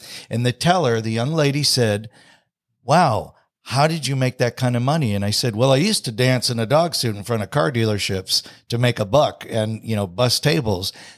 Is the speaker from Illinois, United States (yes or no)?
yes; Chicago, Illinois, United States; Well, I'll take you way back really quickly to growing up in Chicago. My father's retired military